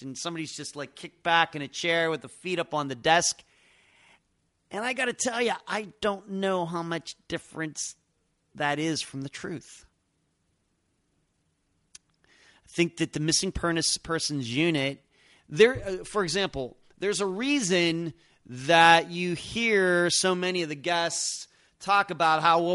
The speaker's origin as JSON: {"language": "English", "region": "Pennsylvania", "country": "United States", "tie": "born or raised there", "moved": "yes", "said": "And hey, I grew up in Pennsylvania, so I don't live where I grew up either."}